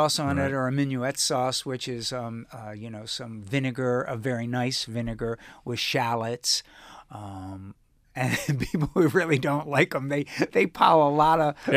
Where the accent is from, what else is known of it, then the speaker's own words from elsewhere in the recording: Chesapeake Bay, United States; So obviously, you know, we're from the Chesapeake and we prefer Maryland or Chesapeake crab meat.